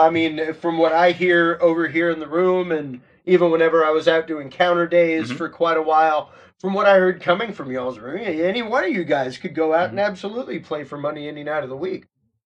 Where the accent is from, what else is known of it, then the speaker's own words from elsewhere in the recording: Texas, United States; I'm from Texas, you know, Cajun by blood, but from Texas, and very rooted in Texas blues, Texas rock and roll, things like that.